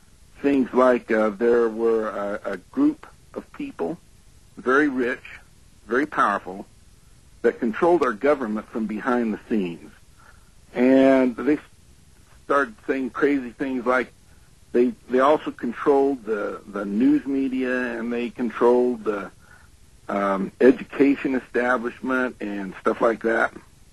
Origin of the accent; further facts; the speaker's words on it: Mesa, Arizona, United States; When I was 14, I was raised in Mesa, Arizona